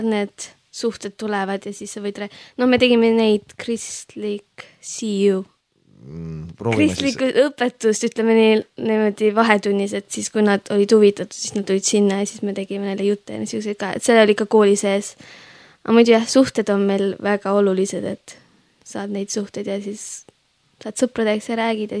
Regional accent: Rakvere, Lääne-Viru County, Estonia; moved away as an adult; now in England, United Kingdom; ma olen tegelikult Rakverest. Hetkel elan Inglismaal

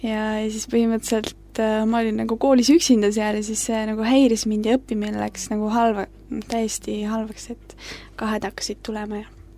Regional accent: Lääne-Viru County, Estonia; ma olen Rakverst 15 kilometri kaugusel

